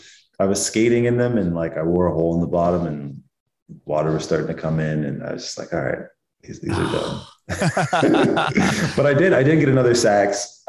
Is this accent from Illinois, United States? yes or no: no; Gaithersburg, Maryland, United States; So I was born in Gaithersburg, Maryland.